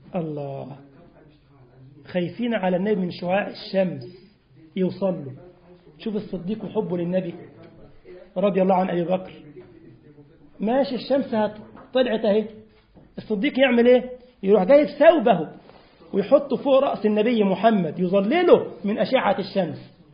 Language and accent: Arabic; Egypt; طابق عادي زي عندنا في مصر يعني